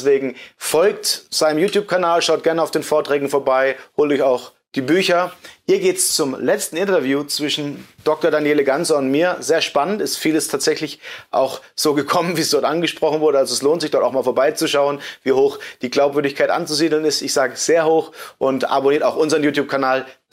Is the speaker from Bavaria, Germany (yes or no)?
yes; Würzburg, Bavaria, Germany; Meine Heimat, Würzburg.